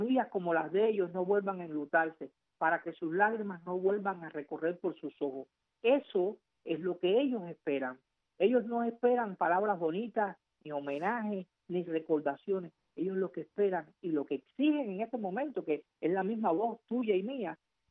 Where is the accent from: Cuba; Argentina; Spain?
Cuba; nos caracteriza como cubanos muchas veces cuando estamos dentro de Cuba